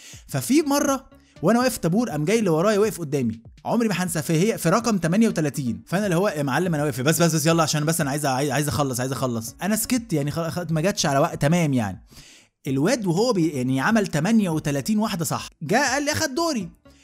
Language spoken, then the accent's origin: Arabic; Egypt; احنا كمصريين متربيين يعني غرست البقاء دي جوانا